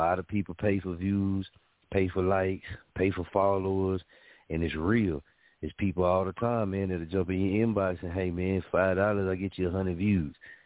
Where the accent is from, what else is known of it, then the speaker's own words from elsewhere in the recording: Muskogee, Oklahoma, United States; Even though it was few people here, you know what I mean, in my hometown, Muskogee, that was, you know, knew about Top on the Radio and stuff like that, man, when I was in Kansas.